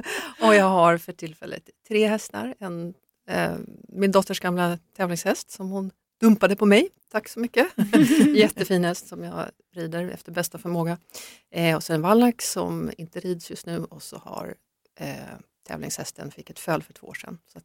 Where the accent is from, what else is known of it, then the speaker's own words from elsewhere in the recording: Åkersberga, Stockholm County, Sweden; Jag har ju norrbottniska rötter, absolut. Men jag är uppvuxen utanför Stockholm, bott merparten av mitt liv där.